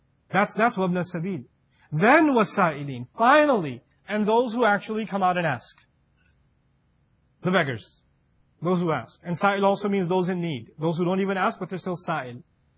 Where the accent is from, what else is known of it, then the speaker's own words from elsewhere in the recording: New York, United States; I come from New York. When you see a stranger, you like get ready to run the other way